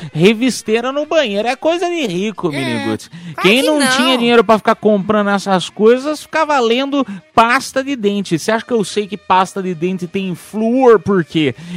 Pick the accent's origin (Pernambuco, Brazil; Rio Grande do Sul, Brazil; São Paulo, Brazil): São Paulo, Brazil; Piedade; Nossa, mas peraí, eu sou de Piedade, cara.